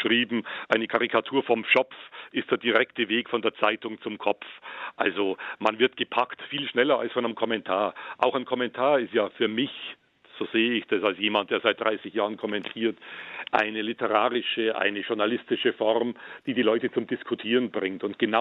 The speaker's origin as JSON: {"language": "German", "region": "Bavaria", "country": "Germany", "said": "Ich würde mich als Bayer ja auch nicht rassistisch angegriffen fühlen"}